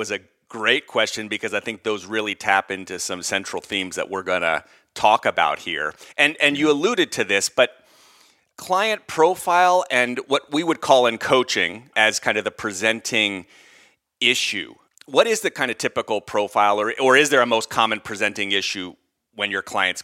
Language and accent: English; Pennsylvania, United States; That's coming from me, a guy who grew up outside of Philly.